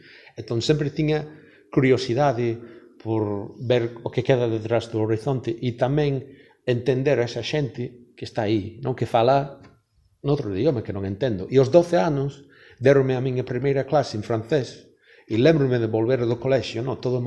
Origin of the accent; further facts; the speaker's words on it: England, United Kingdom; Eu non nací en Irlanda. Son irlandés polo meu pai, pero, vamos, eu medrei en Inglaterra, non na terra da miña nai.